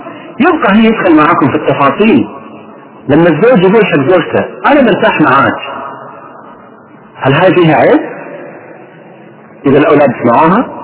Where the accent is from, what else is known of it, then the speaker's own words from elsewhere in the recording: Kuwait; عندنا في الكويت